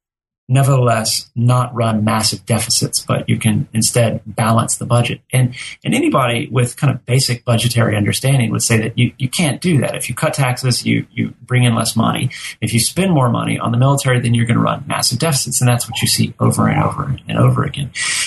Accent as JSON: {"language": "English", "region": "Texas", "country": "United States", "lives_now": "Georgia, United States", "said": "You know, I'm from Texas, which is the second largest, most populous state in the nation."}